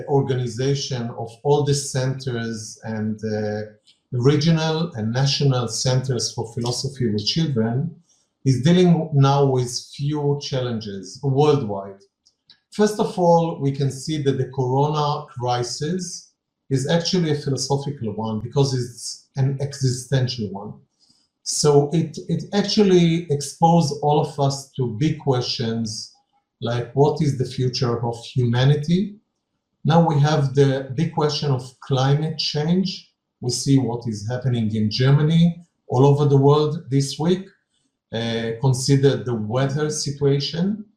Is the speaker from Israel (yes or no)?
yes; Haifa, Haifa District, Israel; Jerusalem, I'm from Haifa, but Jerusalem is a very sensitive place